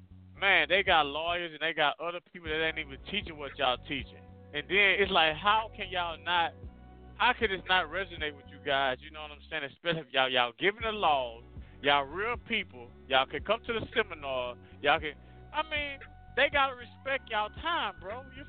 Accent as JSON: {"language": "English", "region": "Louisiana", "country": "United States", "lives_now": "California, United States", "said": "I'm in California now. You know I came from Louisiana"}